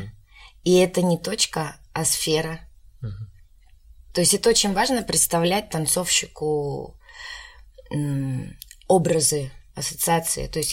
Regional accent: Crimea, Ukraine; у меня детство прошло в Крыму, и мы это делали просто на улице

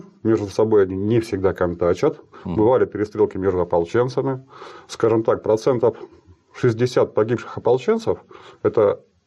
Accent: Saint Petersburg, Russia; Я вообще из Санкт-Петербурга.

